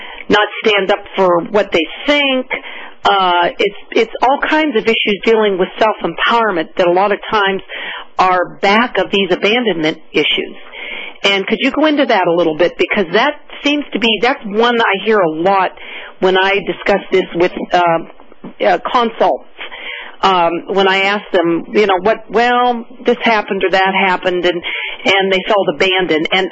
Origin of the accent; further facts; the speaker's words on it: Cambridge Springs, Pennsylvania, United States; I grew up in Cambridge Springs, all through grade school